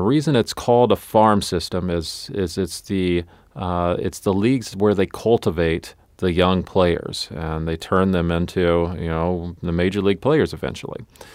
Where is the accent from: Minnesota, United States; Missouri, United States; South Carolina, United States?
Missouri, United States; I grew up in Southeast Missouri.